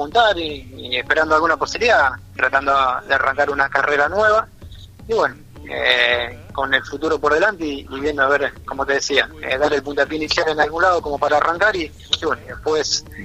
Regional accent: Arroyo Seco, Santa Fe, Argentina; Sí, soy de Arroyo Seco.

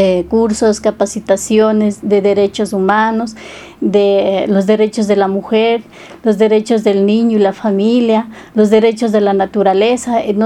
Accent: Tarqui, Azuay, Ecuador; yo soy de Tarqui

